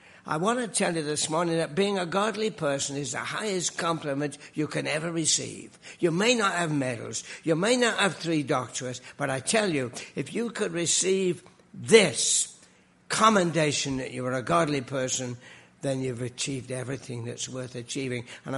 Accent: England, United Kingdom; When I was growing up in England in a Christian home

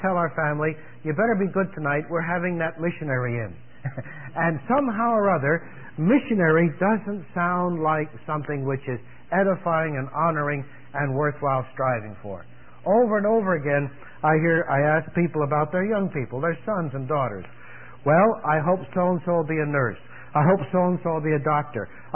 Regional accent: New Jersey, United States; And we grew up in New Jersey because he went into New York Harbor every day in connection with his work with a large shipping company.

